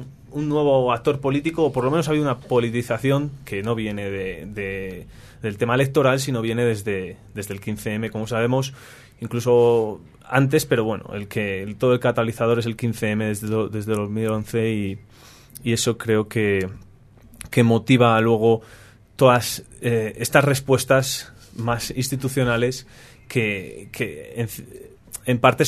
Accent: Madrid, Community of Madrid, Spain; yo creo que vengo sobre todo como madrileño

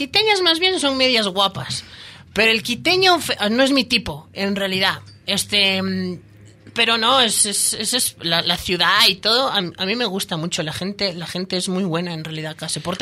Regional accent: Spain; now in Ecuador; Nos caemos mal los españoles.

